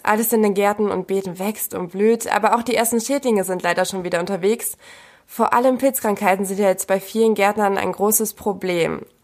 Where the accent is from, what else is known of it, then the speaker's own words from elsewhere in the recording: Bückeburg, Lower Saxony, Germany; Ich komme nämlich ursprünglich aus Bückeburg.